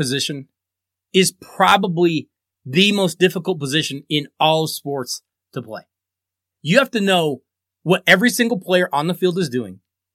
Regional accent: Colorado, United States; that's not going to be good news for my home state. Because I don't think any school from the state of Colorado is consistently a top 50 to 60 school.

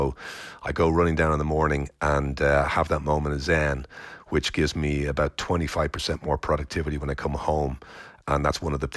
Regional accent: Ireland; I grew up in Ireland

